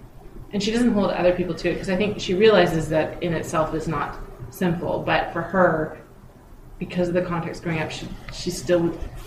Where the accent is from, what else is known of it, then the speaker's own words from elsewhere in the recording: Canada; being Canadian raised, I had storybooks